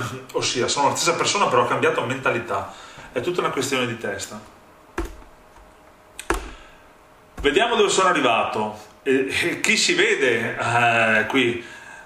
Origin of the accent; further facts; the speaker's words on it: Santa Maria di Sala, Veneto, Italy; Sono contento perché sono nella mia città, nel mio paese, Santa Maria di Sala.